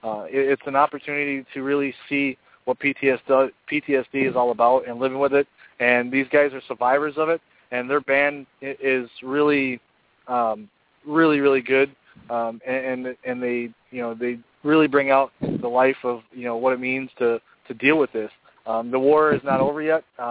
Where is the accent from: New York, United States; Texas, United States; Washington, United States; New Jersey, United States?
Texas, United States; Fort Hood; born there; And I was born in Texas. I was born in Fort Hood, so I was an Army brat right from get-go.